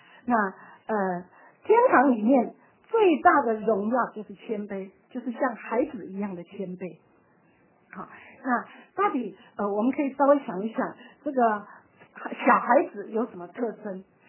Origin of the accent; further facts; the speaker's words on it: China; 不像我们中国人，特别是高等教育的孩子，越是高等教育的孩子，他们孩子就越骄傲，越不听话。